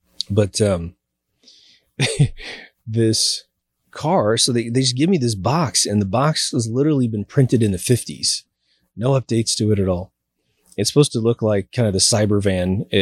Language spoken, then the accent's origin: English; Chanute, Kansas, United States; It's at this kind of lodge at this really cool park that we have in my hometown, Chanute, Kansas.